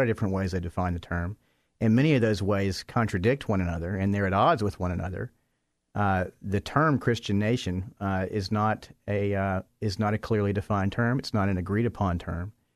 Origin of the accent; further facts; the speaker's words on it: United States; As an American, just as a citizen, I've always just had an abiding interest in where did we come from